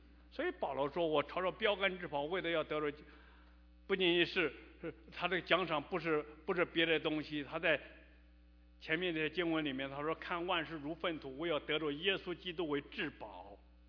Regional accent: China; 我们中国人也有一句古话说，好汉不提当年勇啊。

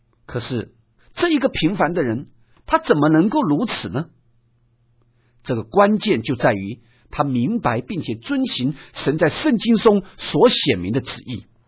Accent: China; 也就是我们中国人所熟悉的戴德生

